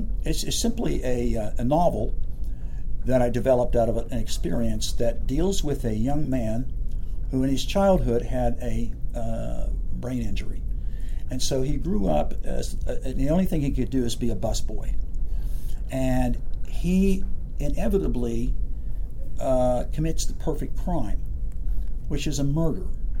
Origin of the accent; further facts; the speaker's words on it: Appalachia, United States; And I grew up in Appalachia